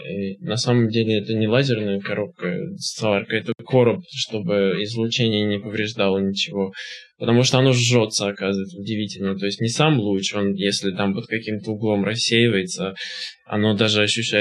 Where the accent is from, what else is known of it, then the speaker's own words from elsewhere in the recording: Moscow, Russia; born there; Ну, я родился в Москве